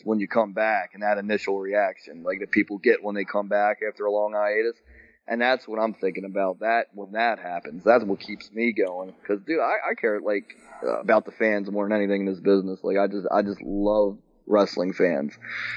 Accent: Glen Burnie, Maryland, United States; drew a nice house here in my hometown, Glen Burnie, big suburb of Baltimore.

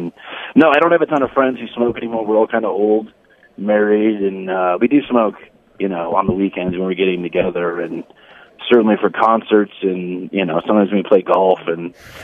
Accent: Boulder, Colorado, United States; Not really. I mean, I grew up in Boulder, so.

